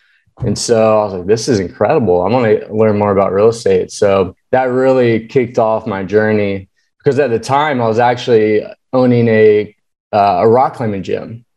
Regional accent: Virginia, United States; now in Redding, United States; So I grew up doing construction in Virginia.

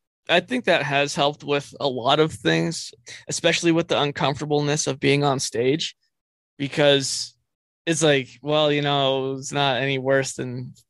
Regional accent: San Bernardino, California, United States; because living, like growing up in San Bernardino, you know, there's like crimes and murders and, you know, meth labs all the time.

